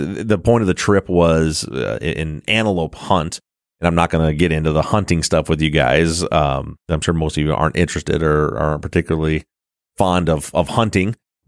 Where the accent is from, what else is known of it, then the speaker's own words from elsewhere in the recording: Michigan, United States; you know, we're from the Midwest in Michigan, and out here, you know, we hunt deer.